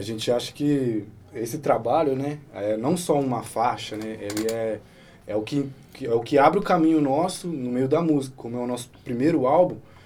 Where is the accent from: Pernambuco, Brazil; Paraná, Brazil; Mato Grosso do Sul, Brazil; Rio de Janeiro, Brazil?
Paraná, Brazil; Rolândia; a gente cresceu aqui, nós somos naturais de Rolândia, a gente cresceu aqui nessa região toda